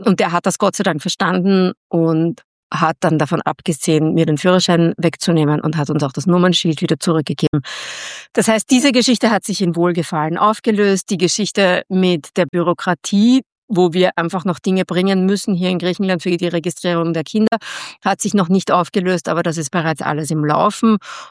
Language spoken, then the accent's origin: German; Austria; Da ich aber als Österreicherin unterwegs bin